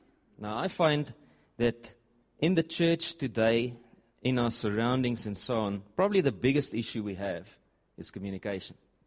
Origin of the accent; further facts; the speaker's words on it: Nelspruit, Mpumalanga, South Africa; I am from Nelspruit.